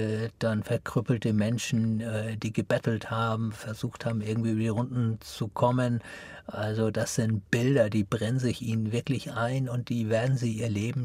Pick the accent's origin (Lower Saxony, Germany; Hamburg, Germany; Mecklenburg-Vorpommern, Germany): Hamburg, Germany; Meine Brüder und ich, wir sind dann schon in Hamburg geboren, da zur Schule gegangen, haben studiert und ja, haben unseren Lebensmittelpunkt eben jetzt in Norddeutschland.